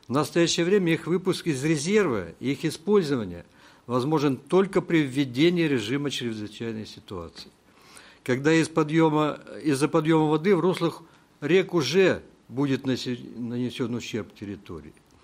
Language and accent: Russian; Vladivostok, Primorsky Krai, Russia; Я уроженец Владивостока и здесь уже долгую жизнь провел.